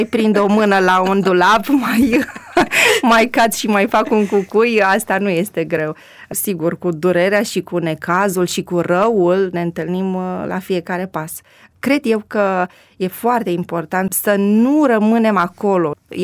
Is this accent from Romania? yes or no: yes; Mărgău, Cluj County, Romania; born there; Mărgău este un sat foarte mic și pitoresc din Munții Apuseni, de la Huiedin, care este un orășel mic între Cluj și Oradea. Se mai merge aproximativ 20 de kilometri până în Mărgău și m-am născut